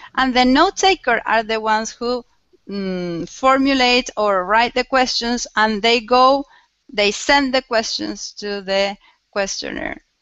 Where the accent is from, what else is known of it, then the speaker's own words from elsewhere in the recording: Argentina; That's me. I'm from Argentina.